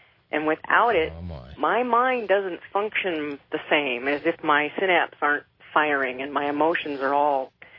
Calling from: Pahrump, Nevada, United States; I'm calling from Pahrump.

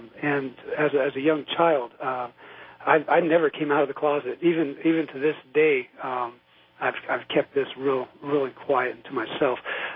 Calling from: Washington, United States; from Washington.

